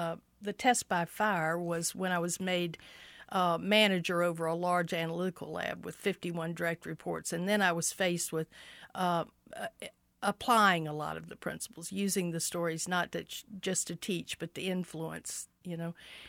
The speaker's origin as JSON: {"language": "English", "region": "the South", "country": "United States", "said": "I come from the South, which is just it's a part of conversation there."}